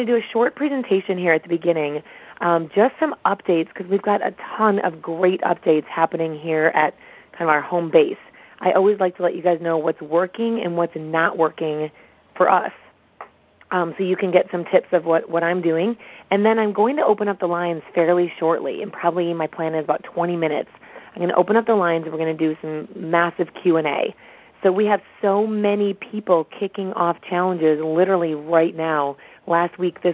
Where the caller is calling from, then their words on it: Alpena, Michigan, United States; I'm calling in from Bay Athletic Club in Alpena, Michigan.